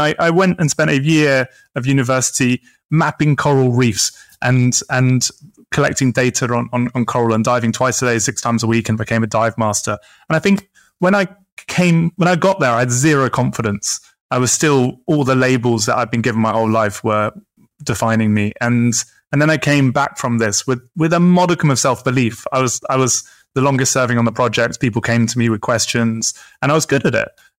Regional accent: Portsmouth, South East England, United Kingdom; But no, I grew up in Portsmouth on the south coast of England, and, you know, a nice middle-class family.

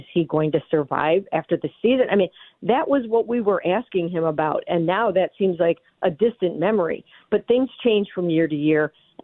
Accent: Cleveland, Ohio, United States; I'm from Cleveland, born and raised in this area, and I love my hometown

